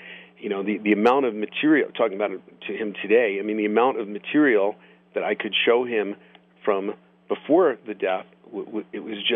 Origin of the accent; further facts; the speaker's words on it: Boulder, Colorado, United States; And he arrived in my hometown of Boulder after taking a bus, you know, to anywhere out of town.